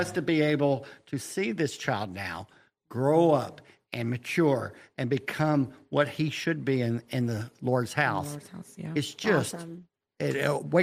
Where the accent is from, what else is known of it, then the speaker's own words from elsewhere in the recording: Texas, United States; I grew up in West Texas and that was normal.